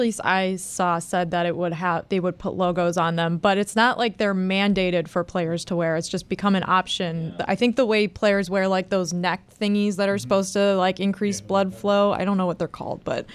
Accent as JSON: {"language": "English", "region": "Illinois", "country": "United States", "tie": "born or raised there", "said": "growing up in the Chicago suburbs, in the Chicagoland area"}